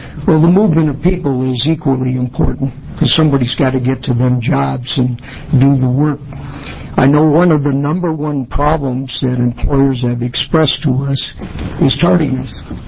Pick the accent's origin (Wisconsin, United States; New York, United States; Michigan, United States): Wisconsin, United States; Milwaukee; moved away; When I moved out here in 1966, I came from Milwaukee, Wisconsin, and there we learned early the benefits and the opportunities to use mass transportation because it was there and we grew up with it.